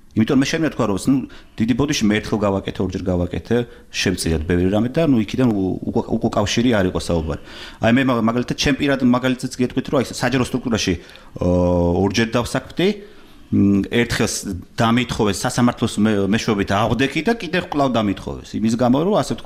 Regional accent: Tbilisi, Georgia; მე კიდე დასტურებთ რომ მე ვარ საქართველოს შვილი, გაზრდილი ვარ. საქართველოს თბილისის და საქართველოს ყაიდაზე

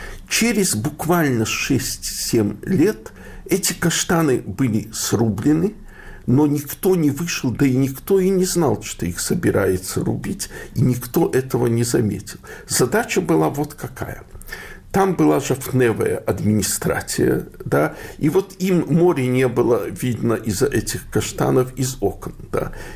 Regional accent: Odesa, Odesa Oblast, Ukraine; also born or lived in Chernivtsi; Я, в общем-то, родился в Черновцах, но всю сознательную жизнь в основном живу в Одессе. И я вырос в Одессе, которая говорила нараспев с еврейским акцентом

